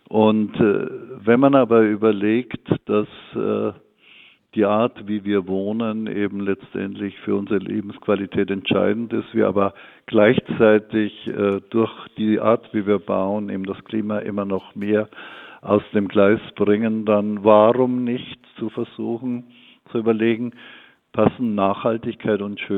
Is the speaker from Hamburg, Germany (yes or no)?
no; Bavaria, Germany; born there; ich bin selbst in einem Holzhaus geboren in Niederbayern, das 500 Jahre alt ist.